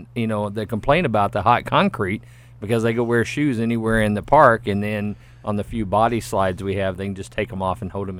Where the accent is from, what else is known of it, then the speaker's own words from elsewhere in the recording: North Little Rock, Arkansas, United States; It's pretty cool because I'm actually from North Little Rock, and I worked at Wild River Country as a lifeguard the first year it was open.